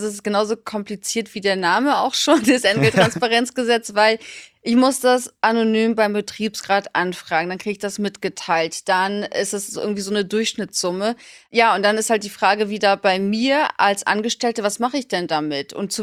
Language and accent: German; Munich, Bavaria, Germany; ich komme aus München